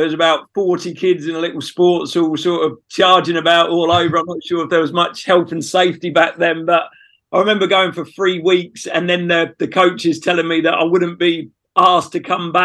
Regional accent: Melbourne, Victoria, Australia; I was growing up in Melbourne

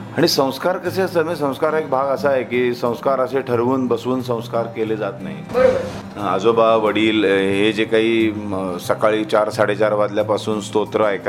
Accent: Miraj, Maharashtra, India; born there; माझा जन्म मिरजेला झाला, म्हणजे साधारण बायका माहेरी जातात पहिल्या बाळणपणाला, त्यामुळे माझं मिरज हे आजोळ आहे, त्यामुळे तिथे माझा जन्म झाला.

